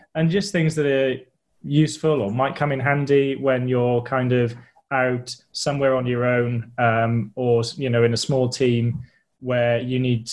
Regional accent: Wales, United Kingdom; I grew up in South Wales, kind of overlooking the Bristol Channel, right next to the sea.

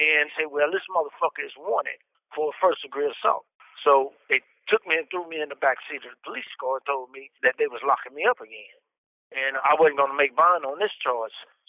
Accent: St. Louis, Missouri, United States; I had 4 brothers and 2 sisters. We all grew up in the St. Louis Housing Project.

